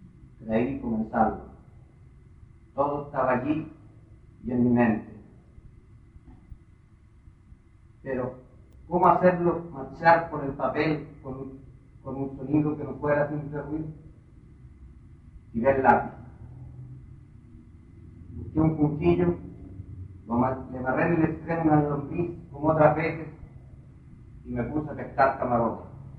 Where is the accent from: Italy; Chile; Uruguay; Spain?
Chile; Los Lagos; born there; Nací en el Golfo de Roncaví en 1937, un día de octubre.